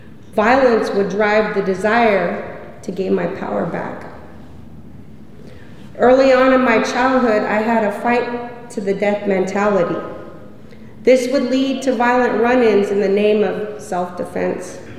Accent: Pendleton, Oregon, United States; For me, doing crime would become a way of life growing up on the Umatilla Reservation near Pendleton in the 80s and 90s.

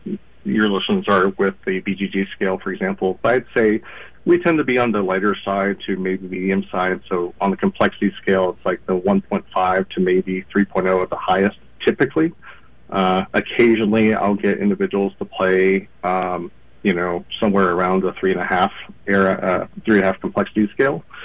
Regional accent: California, United States; I'm originally from California, and it wasn't until I moved to the Northwest

